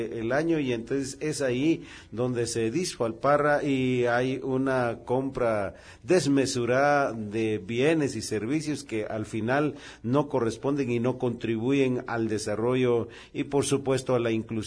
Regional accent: Aguascalientes, Mexico; me permito saludar allá en mi tierra, en Aguascalientes

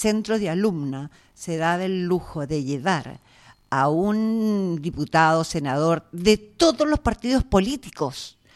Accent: Chile; Yo no viví nunca en México, yo nunca salí de Chile. Yo soy una exiliada chilena en mi propia patria, en mi propio suelo.

